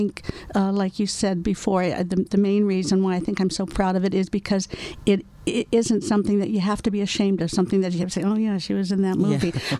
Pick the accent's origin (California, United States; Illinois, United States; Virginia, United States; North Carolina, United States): California, United States; Hollywood; growing up in Hollywood, I kept that attitude, always knowing it's just a job.